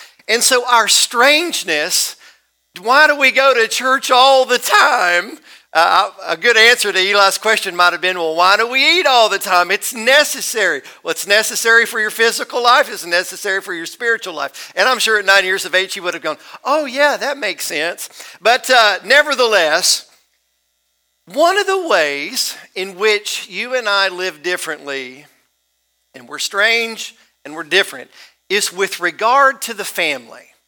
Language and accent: English; Tennessee, United States; And in the county that I grew up in Middle Tennessee, there were 36 churches of Christ.